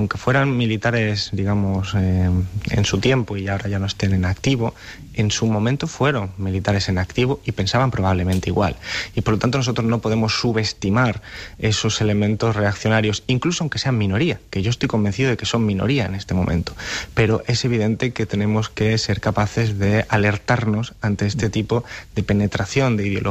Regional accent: Spain; ese es el problema que también abordamos como españoles y ciudadanos

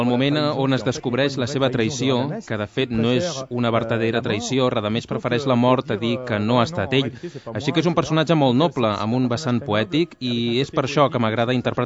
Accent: Italy; Catalan is a second language; potser perquè també sóc italià i, clar, estem molt a la vora

